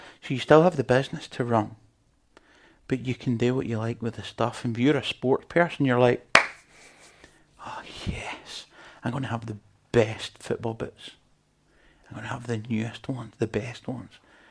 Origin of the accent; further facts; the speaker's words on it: Scotland, United Kingdom; I mean, I come from Scotland and you get it about Scottish people.